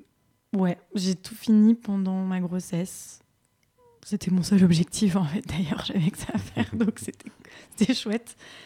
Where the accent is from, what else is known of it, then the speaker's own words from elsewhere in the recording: France; born there; je suis née en France, mais donc mes racines sont à Alger